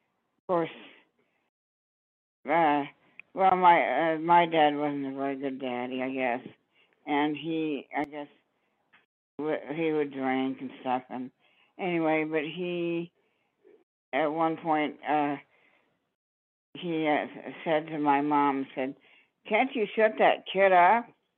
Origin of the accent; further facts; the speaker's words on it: Wichita, Kansas, United States; also born or lived in Oklahoma City, United States; okay, I was born in Oklahoma City, but I guess my parents moved to Wichita when I was a baby.